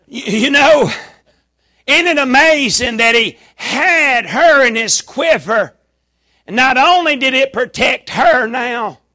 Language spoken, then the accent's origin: English; Murfreesboro, Tennessee, United States; I was raised in Murfreesboro, Tennessee